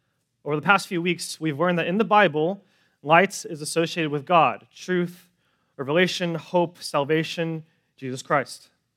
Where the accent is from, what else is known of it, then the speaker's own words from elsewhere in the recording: California, United States; also born or lived in Bay Area; now in Torrance, United States; I was born and raised in NorCal. Before moving to Torrance, I lived in the Bay Area for college and for work for about 10 years.